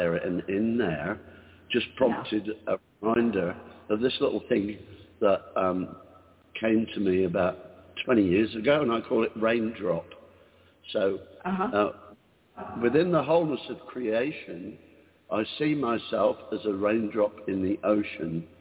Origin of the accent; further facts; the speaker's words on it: Taplow, South East England, United Kingdom; born there; I was born in Taplow in Buckinghamshire in the UK, which isn't too far from London.